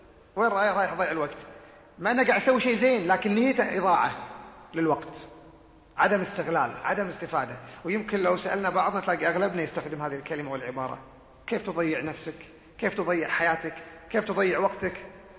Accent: Kuwait; فهو شيخ مشهور عندنا في الكويت وكذلك في المنطقة

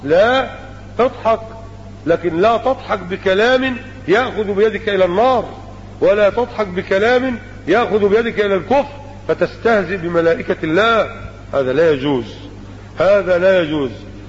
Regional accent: Egypt; فإن النسوة عندنا في مصر بل وفي غير مصر لا تحل إشكالهن إلا بالتعدد

